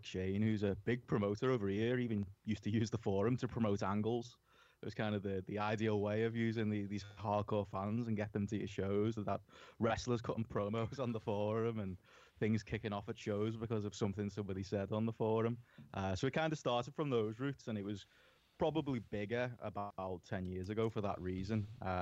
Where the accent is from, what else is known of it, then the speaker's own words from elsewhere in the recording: United Kingdom; me being in the UK.